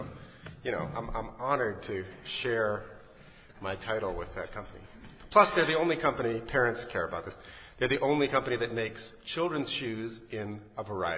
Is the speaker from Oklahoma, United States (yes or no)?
no; Lexington, Massachusetts, United States; based in my hometown of Lexington, Massachusetts.